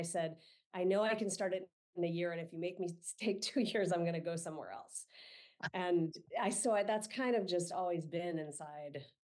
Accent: San Francisco, California, United States; I grew up in San Francisco. So I grew up amidst a sea of innovators.

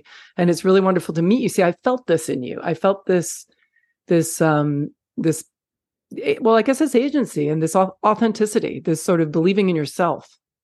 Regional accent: Kentucky, United States; It sounds like I can do this despite the fact that I'm Black and I'm gay and I'm from Kentucky

